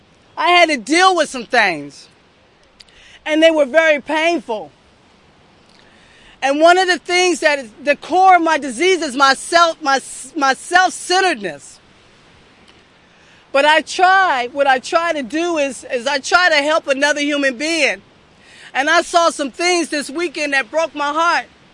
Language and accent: English; Florida, United States; also born or lived in France / Texas; I was born in France. I grew up in Texas, and I was raised in Florida. You figure that one out.